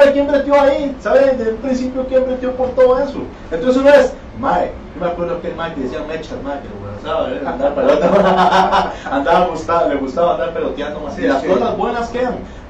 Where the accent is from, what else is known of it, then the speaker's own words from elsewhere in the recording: Morelia, Michoacán, Mexico; Soy de Morelia, lamentablemente no puedo votar allá.